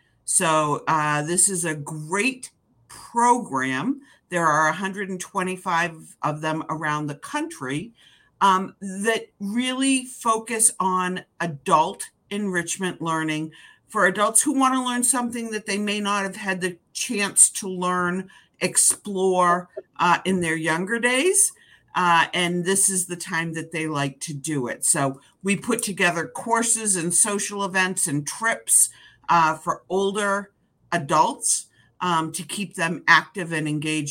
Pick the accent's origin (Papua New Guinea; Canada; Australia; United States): United States; Concord, New Hampshire; So born and bred in Concord, and my parents still live in town.